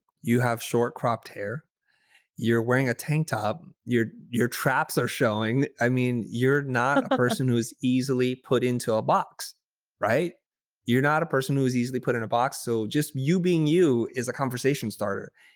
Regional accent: United States; as an American, I feel like I'm going to be who I am everywhere I go.

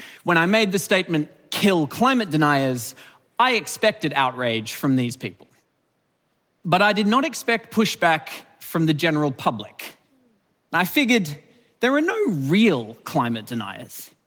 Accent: Australian Capital Territory, Australia; I'm a playwright from Ngunnawal country, the unceded lands of the Ngunnawal people in Southeast Australia.

